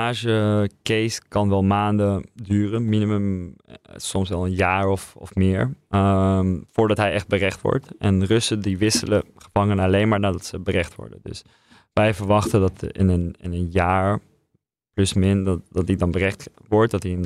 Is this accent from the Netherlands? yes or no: yes; Netherlands; Dus ja, als Nederlander, als journalist voor een Britse krant, zie ik veel problemen om terug te gaan.